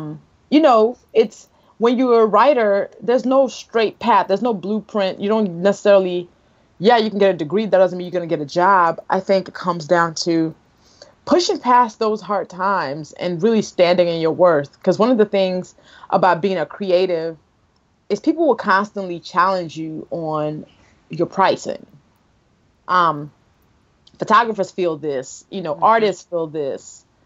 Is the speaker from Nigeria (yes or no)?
yes; Nigeria; as a Nigerian